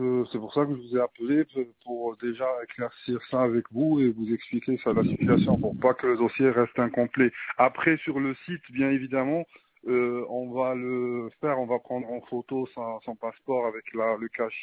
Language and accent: French; France; Moi, étant donné que je suis français